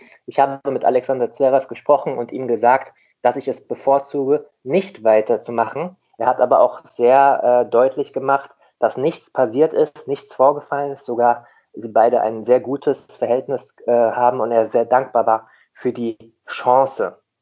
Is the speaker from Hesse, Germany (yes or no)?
yes; Hesse, Germany; Und ich bin auch kein Hamburger. Ich habe es mir nur so angewöhnt. Ich komme ja auch aus dem schönen Rhein-Main-Gebiet, aus dem Rheingau. Eigentlich müsste ich Gude sagen